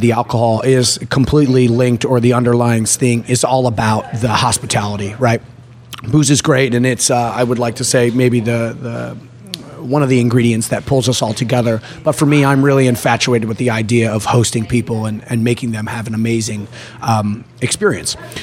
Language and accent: English; New Jersey, United States; Yeah, I'm originally from Jersey.